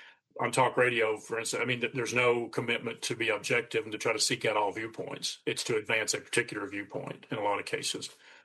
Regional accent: Somerset, United States; I think it benefited me that I grew up in the area. I grew up in Somerset. I grew up in a rural area, so I have maybe some understanding of rural people and the way rural places work

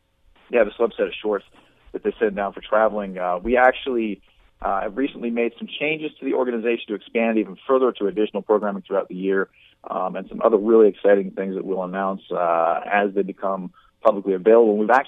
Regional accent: California, United States; I grew up in the Bay Area, California, in Sonoma County, which, of course, everybody considers the wine country.

